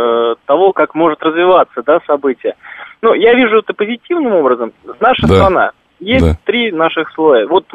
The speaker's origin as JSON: {"language": "Russian", "town": "Luhansk", "region": "Luhansk Oblast", "country": "Ukraine", "tie": "born there", "said": "Я родился в Луганске."}